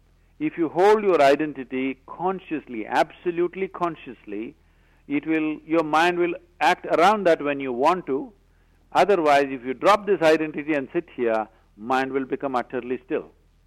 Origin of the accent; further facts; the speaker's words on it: India; Now you believe I am an Indian.